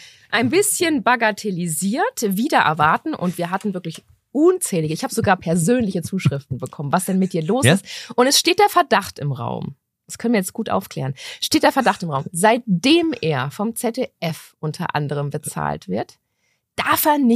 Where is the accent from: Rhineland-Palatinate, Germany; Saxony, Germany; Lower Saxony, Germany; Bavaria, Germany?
Bavaria, Germany; wie man bei uns in Bayern sagt.